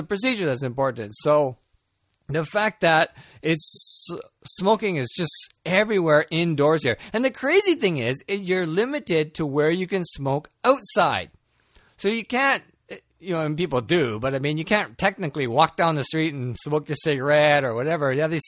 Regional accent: Vancouver, British Columbia, Canada; now in Japan; But I come from Vancouver, Canada, and we haven't had, you know, indoor smoking in like years, in decades, right?

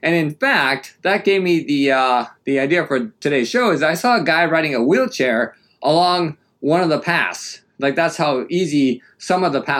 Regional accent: Canada; I think partially because I come from Canada.

